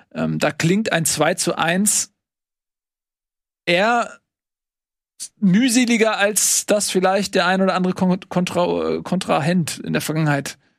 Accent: Hamburg, Germany; als Hamburger

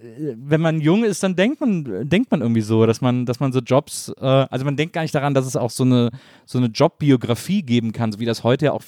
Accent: Wesseling, North Rhine-Westphalia, Germany; Ich komme aus Wesseling, zwischen Köln und Bonn.

